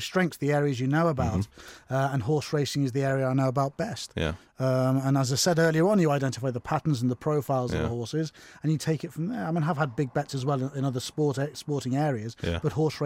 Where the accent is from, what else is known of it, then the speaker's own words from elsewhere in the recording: Liverpool, North West England, United Kingdom; because I'm living back in my hometown, Liverpool